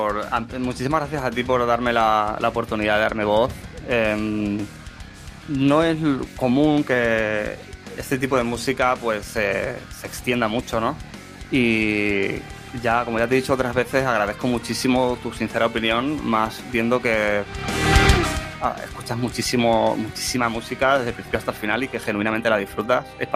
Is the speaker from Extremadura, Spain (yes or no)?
yes; Extremadura, Spain; como extremeño que soy